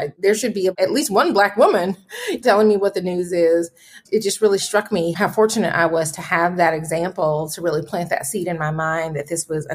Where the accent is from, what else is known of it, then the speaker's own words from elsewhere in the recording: Atlanta, Georgia, United States; I don't drink enough sweet tea to keep my accent fresh, but I am from Atlanta. My mom still lives on the south side of the city. And yeah, born at Grady Hospital and definitely still have roots in East Atlanta.